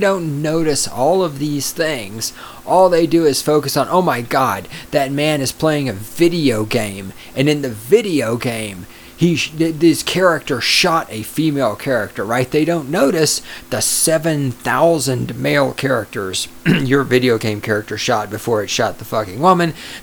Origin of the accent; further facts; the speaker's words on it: the South, United States; You just called all Southerners racist. And I'm a Southerner